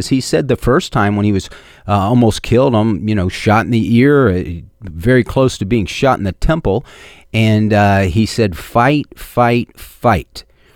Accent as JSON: {"language": "English", "region": "New York", "country": "United States", "said": "And the public Trump that we see that can be very combative, as a New Yorker, is different."}